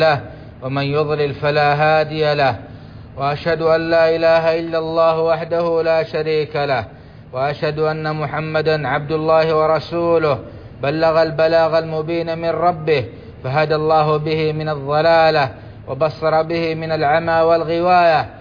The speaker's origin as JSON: {"language": "Arabic", "country": "Saudi Arabia"}